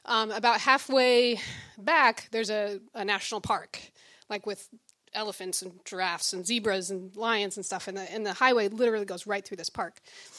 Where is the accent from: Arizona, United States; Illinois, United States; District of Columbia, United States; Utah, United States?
Utah, United States; moved away; I grew up Mormon in Utah with six siblings, left the church, moved to Africa, and I study HIV.